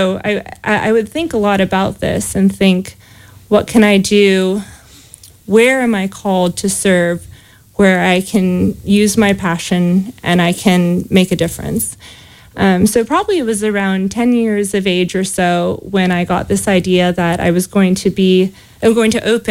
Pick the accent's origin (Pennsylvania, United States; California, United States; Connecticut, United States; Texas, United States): California, United States; Livermore; born there; I was born in Livermore, California. So it's a small corner of the San Francisco East Bay.